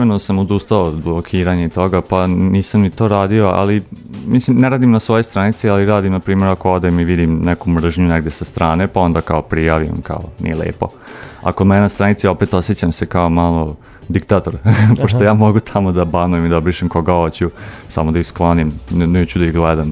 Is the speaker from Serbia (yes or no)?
yes; Serbia; ok, ja sam Srbin